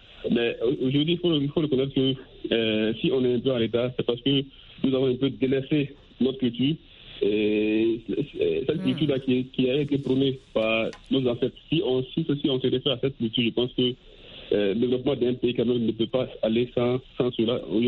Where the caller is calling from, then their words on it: Sikasso, Mali; Je suis présentement à Sikasso, non loin de la frontière Warren.